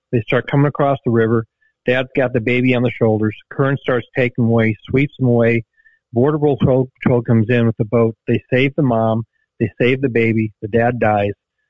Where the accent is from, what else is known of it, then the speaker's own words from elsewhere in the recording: Texas, United States; And as a Texan, let me tell you, that doesn't track well with us.